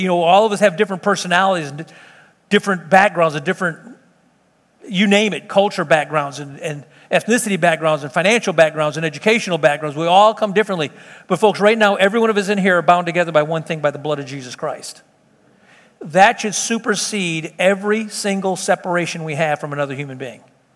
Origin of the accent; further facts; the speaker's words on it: Chicago, Illinois, United States; my grandfather, we grew up on South Side Chicago